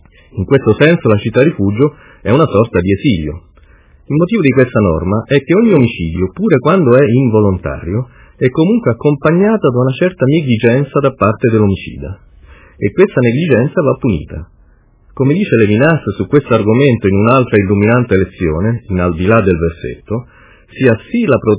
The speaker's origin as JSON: {"language": "Italian", "town": "Rome", "region": "Lazio", "country": "Italy", "tie": "born or raised there", "moved": "as an adult", "said": "essendo io appena arrivato a decine di migliaia di chilometri di distanza dalla mia città natale, Roma"}